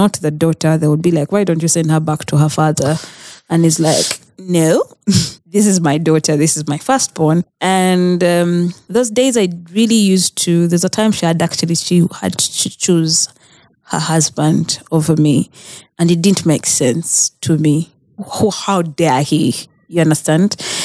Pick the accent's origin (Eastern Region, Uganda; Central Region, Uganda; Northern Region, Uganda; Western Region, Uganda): Central Region, Uganda; Kampala; growing up in Kampala, you think village life is bad.